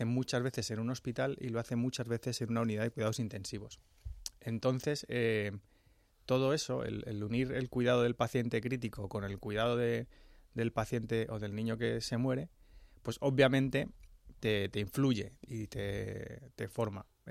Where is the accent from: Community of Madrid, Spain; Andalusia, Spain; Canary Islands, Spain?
Community of Madrid, Spain; Madrid; also born or lived in Getafe / Pinto; nací en Madrid, en La Milagrosa, ajá, que está bastante en el centro. Y luego viví en Getafe y después en Pinto.